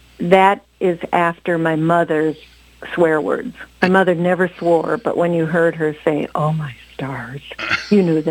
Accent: Minneapolis, Minnesota, United States; also born or lived in North Dakota; We're from North Dakota. But raised in Minneapolis.

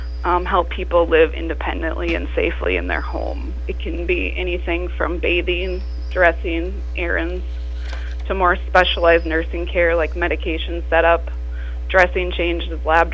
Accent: Appleton, Minnesota, United States; I'm from the Appleton area.

